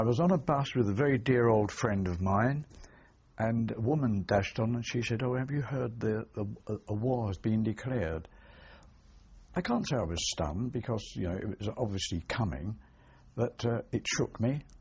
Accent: Camden Town, London, United Kingdom; Yes, I grew up in Camden Town.

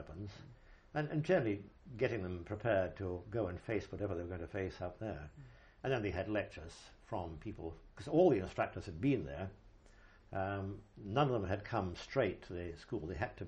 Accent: Scotland, United Kingdom; As a Scotsman, which is a slight digression, I find it very much easier, because

